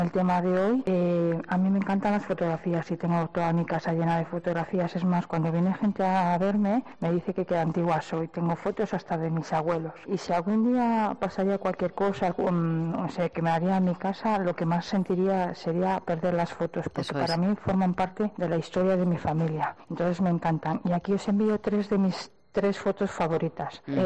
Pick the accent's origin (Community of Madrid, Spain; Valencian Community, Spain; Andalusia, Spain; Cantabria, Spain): Cantabria, Spain; Santander; de Santander